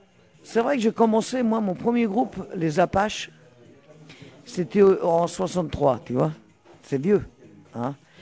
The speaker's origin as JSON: {"language": "French", "town": "Le Havre", "region": "Normandy", "country": "France", "tie": "born or raised there", "also_born_or_lived": "Italy", "said": "Enfin, je suis né en Italie, hein. De toute façon, je suis pas né en France, mais quand mon père émigré, il est venu vivre au Havre, travailler au Havre."}